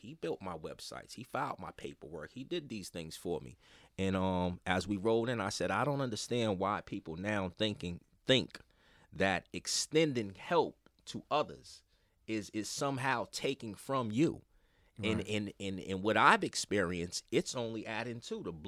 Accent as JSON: {"language": "English", "town": "Mattapan", "region": "Massachusetts", "country": "United States", "said": "they don't understand that I'm from Mattapan, that I got everything from the mud."}